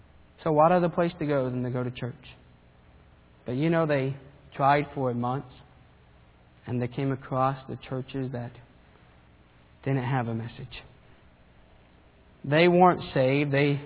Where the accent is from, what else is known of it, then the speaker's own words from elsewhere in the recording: Argentina; I remember growing up in Argentina as a boy